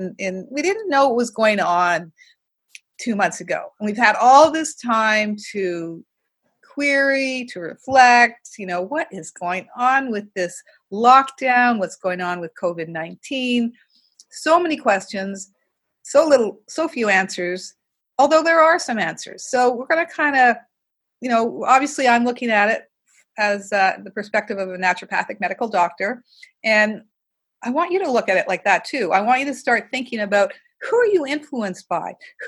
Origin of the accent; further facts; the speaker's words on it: Montreal, Quebec, Canada; Because in Vancouver has had a very different presentation and death rate than, say, Montreal, my hometown.